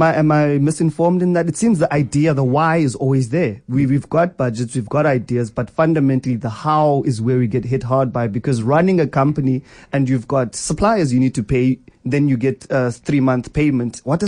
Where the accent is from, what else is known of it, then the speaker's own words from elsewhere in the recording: South Africa; I'm a South African through and through